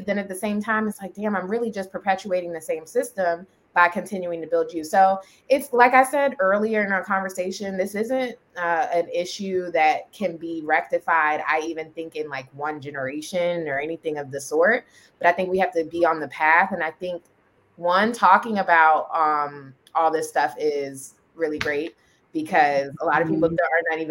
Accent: Maryland, United States; My home state of Maryland was issuing licenses within the next year.

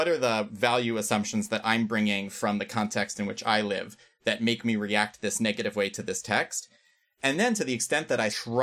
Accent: New York, United States; I grew up in New York, so plenty of Jews around

